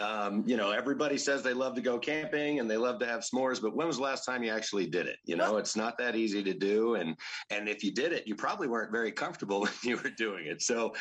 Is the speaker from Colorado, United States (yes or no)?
yes; Victor, Colorado, United States; I was born in Victor near Cripple Creek. Mm-hmm. Born and raised Colorado native, and love the outdoors